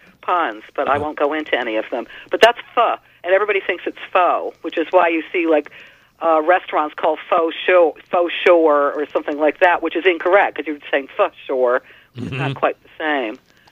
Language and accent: English; United States; I think I would still say schedule in England because I'm American.